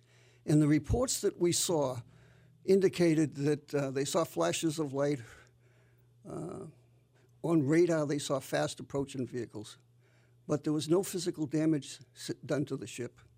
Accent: Boston, Massachusetts, United States; Well, as you will soon listen to the fact that I'm from Boston, so you'll be able to know I'm from the Boston area.

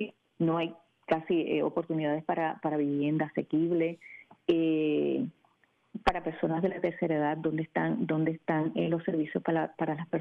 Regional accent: Puerto Rico; now in United States; unirnos como puertorriqueños, apoyarnos. Y ser esa familia extendida que a veces extrañamos de nuestra isla, pues crearla acá en el estado de Florida

